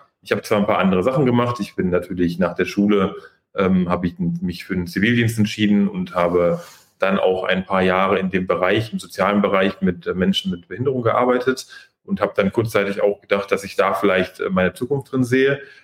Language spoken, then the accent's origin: German; Detmold, North Rhine-Westphalia, Germany; born there; ich bin in Detmold geboren, kennt vielleicht die wenigsten, das ist in der Nähe von Bielefeld und Paderborn.